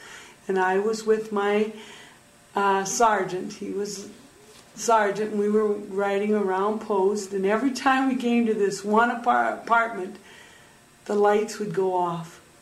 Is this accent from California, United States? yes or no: no; Hill Point, Wisconsin, United States; also born or lived in LaPorte, Indiana / Lone Rock, Wisconsin; I was born in LaPorte, Indiana, and I came to Wisconsin in March 1960. Lived in Lone Rock, and then we moved to Hill Point, Wisconsin when I was in eighth grade in 1964.